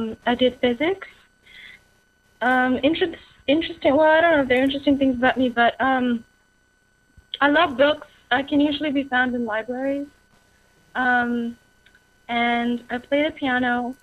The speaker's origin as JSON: {"language": "English", "country": "India", "said": "I'm from India."}